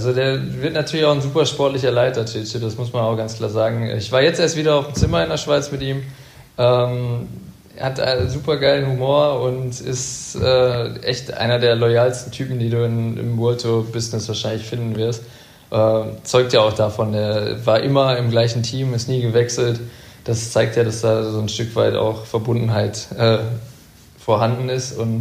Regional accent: Essen, North Rhine-Westphalia, Germany; born there; also born or lived in Dortmund; Ja, ich bin in Essen geboren.

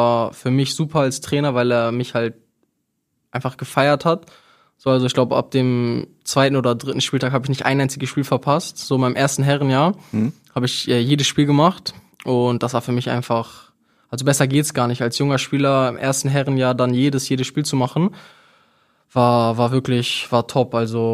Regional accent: Hamburg, Germany; ich bin ein Hamburger Jung.

